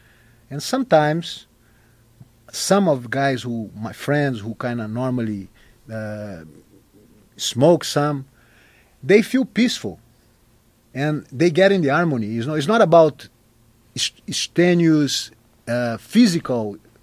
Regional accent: Rio de Janeiro, Brazil; English is a second language; You know, I'm a tropical rat. I'm born and raised in Rio, so I cannot stay away from the water.

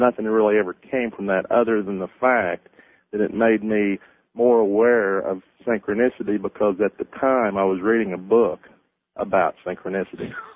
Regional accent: Seneca, Missouri, United States; from Seneca, Missouri.

